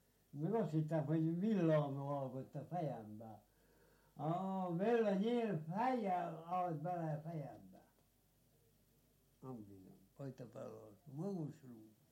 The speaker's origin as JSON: {"language": "Hungarian", "town": "Újhely", "country": "Hungary", "tie": "born there", "said": "Már innen Újhári, mert én Újhelyen születtem, nem Jókán."}